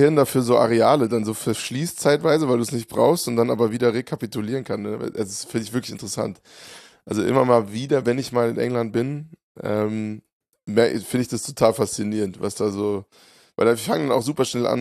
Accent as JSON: {"language": "German", "town": "Hofheim", "region": "Hesse", "country": "Germany", "tie": "born or raised there", "said": "ich habe ja mal von Hofheim erzählt, meiner Heimatstadt"}